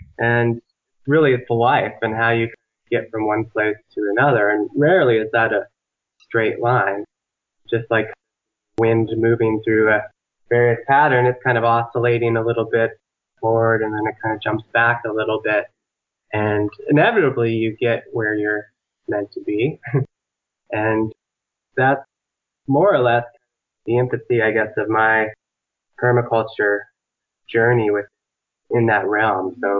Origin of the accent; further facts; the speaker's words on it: San Diego, California, United States; Growing up in San Diego, when I wanted to learn about sustainability, permaculture, natural building, I had to go out somewhere else to learn these types of things.